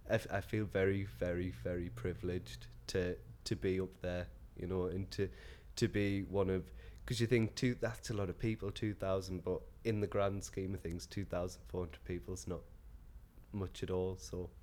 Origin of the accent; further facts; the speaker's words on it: Durham, North East England, United Kingdom; also born or lived in Glasgow; now in London, United Kingdom; I'm from Durham originally, but I moved away from Durham to Glasgow, and then moved down to London 5 years, just gone 5 years ago, because I moved down on Carnival weekend 5 years ago.